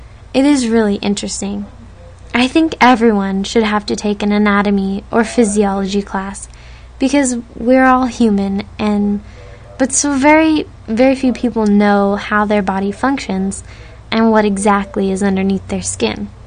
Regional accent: Dana Point, California, United States; I grew up in Orange County, Dana Point to be exact, and I graduated from high school there in 2003. It's a fairly small beach town

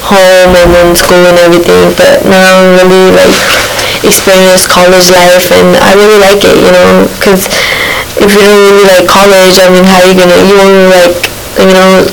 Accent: Livingston, California, United States; also born or lived in Merced, California; But, I was born in Merced, California, which is in Northern California. And I lived in Northern California my whole life.

